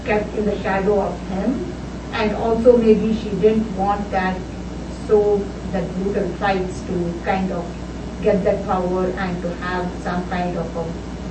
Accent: India; because I grew up in India

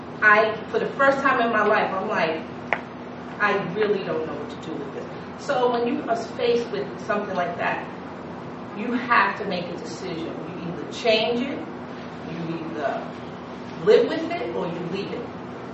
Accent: Hollis, New York, United States; So I grew up in Hollis, Queens. Three blocks from … three blocks from

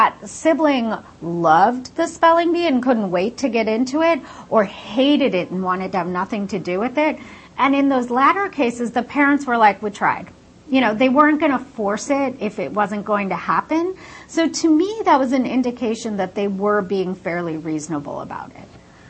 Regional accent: Queens, New York, United States; also born or lived in India; I'm an immigrant. I was born in India. I grew up in Queens, so I mostly grew up in the United States.

